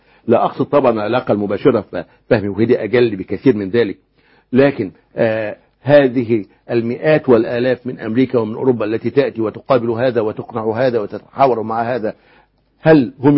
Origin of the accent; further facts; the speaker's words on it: Egypt; عندنا في الريف في مصر